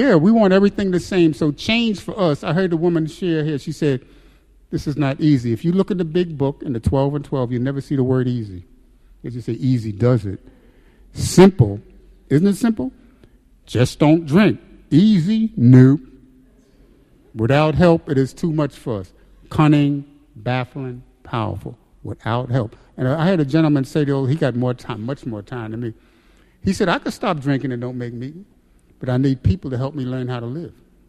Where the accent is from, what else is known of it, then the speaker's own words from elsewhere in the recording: Bay Ridge, New York, United States; And I grew up in Bay Ridge.